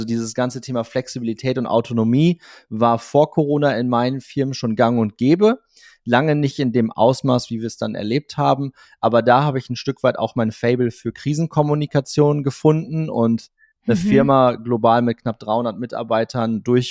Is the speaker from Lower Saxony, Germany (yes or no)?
yes; Cloppenburg, Lower Saxony, Germany; wo ich auch groß geworden bin in Kloppenburg. Meine Eltern sind dann vor vielen, vielen Jahren umgezogen.